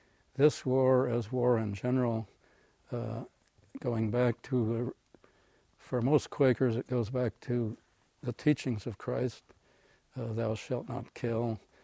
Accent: Cedar Rapids, Iowa, United States; now in Champaign, United States; I grew up in on a farm in Iowa, and near Cedar Rapids.

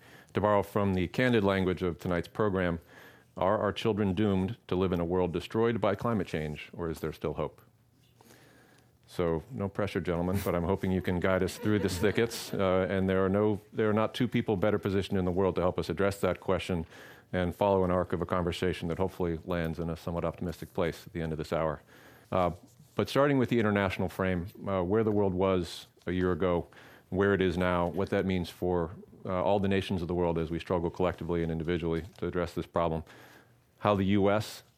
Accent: California, United States; As a Californian, that felt good

